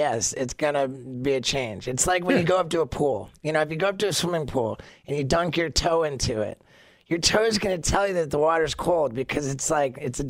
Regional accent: England, United Kingdom; born there; My mom was born in Canada, and dad was born in the States, and I was born in England.

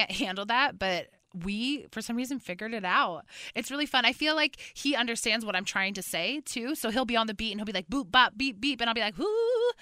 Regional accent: New York, United States; now in Los Angeles, United States; Like, I'm from New York, baby. Like, I just moved to LA like 3-4 months ago. So I really grew up in New York.

